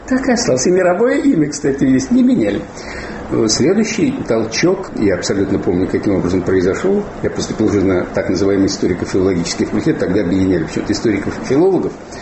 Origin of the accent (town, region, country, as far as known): Nizhny Novgorod, Nizhny Novgorod Oblast, Russia